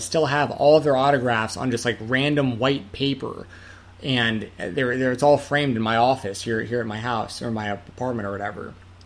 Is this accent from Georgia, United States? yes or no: yes; Atlanta, Georgia, United States; And I was a WCW fan. I was from Atlanta, Georgia.